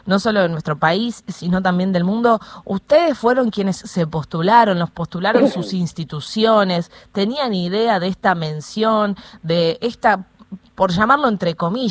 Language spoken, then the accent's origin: Spanish; Argentina; tenemos el orgullo de decir que además somos argentinos